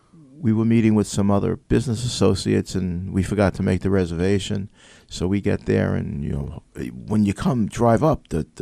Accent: Oceanside, California, United States; My sister is 3 years younger than I, and growing up in Oceanside in the 60s and 70s, she had an Easy Bake oven.

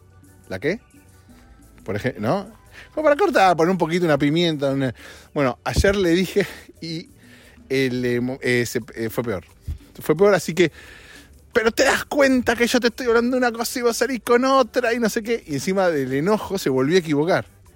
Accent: Argentina; Pero hoy, además, en mi país, revolución, día de revolución, día de revolución de mayo. Es feriado en Argentina hoy.

